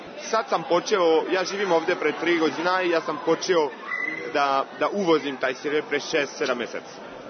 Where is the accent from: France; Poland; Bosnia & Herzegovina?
France; Serbian is a second language; now in Serbia; Ja sam Francuz i živim u Srbiji pre 3 godina nešto.